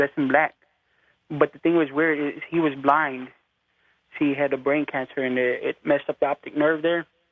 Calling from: San Antonio, Texas, United States; Okay, I'm calling from San Antonio.

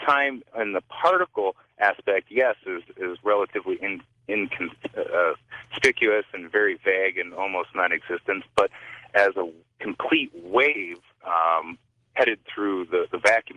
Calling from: Chicago, Illinois, United States; Hi, Chicago, Illinois.

